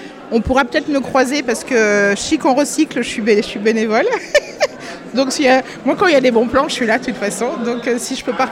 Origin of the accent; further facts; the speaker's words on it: Paris, Île-de-France, France; also born or lived in Saint-Étienne; Je suis de la région Paris. Alors je suis originaire en fait de Saint-Étienne dans la Loire.